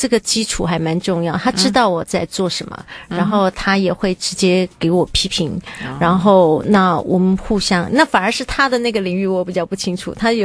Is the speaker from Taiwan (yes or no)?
yes; Taiwan; 那我是眷村长大的